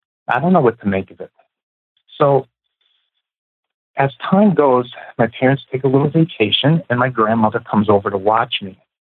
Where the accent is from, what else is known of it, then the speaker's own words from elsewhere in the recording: New York City, New York, United States; Basically, born and raised in New York City.